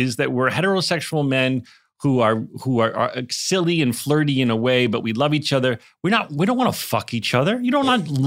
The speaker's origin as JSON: {"language": "English", "country": "United States", "said": "Well, I'm an American, Daniel, so I feel like I should say nadir."}